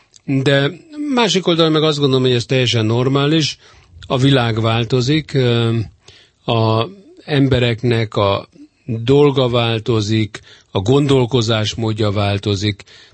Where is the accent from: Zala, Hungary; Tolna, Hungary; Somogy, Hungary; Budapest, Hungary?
Budapest, Hungary; Én a Városliget mellett születtem, ott voltam gyerek, ott nőttem fel, ott udvaroltam, és mind a mai napig ugyanabban a lakásban élek, és ugyanott vagyok.